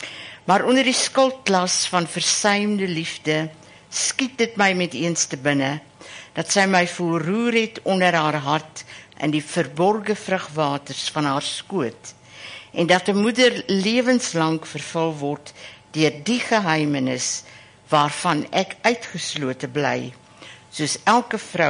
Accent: Harrismith, Free State, South Africa; ek is nie hier gebore nie. En ek is in die Vrystaat gebore en ek het 'n sekere loyaliteit aan waar ek groot geword het, in Harry Smith in die Oos-Vrystaat

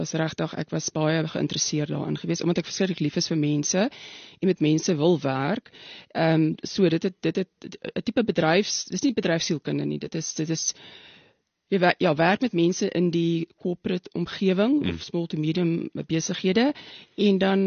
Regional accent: Strand, Western Cape, South Africa; also born or lived in Pretoria; Dit is toch interessant, ek is in Pretoria gebore, maar ons is toe in die strand het ek groot geword

